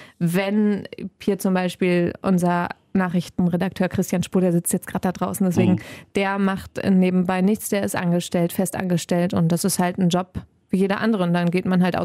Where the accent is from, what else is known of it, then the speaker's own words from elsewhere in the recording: Mettmann, North Rhine-Westphalia, Germany; now in Wuppertal, Germany; Ich bin in Mettmann aufgewachsen.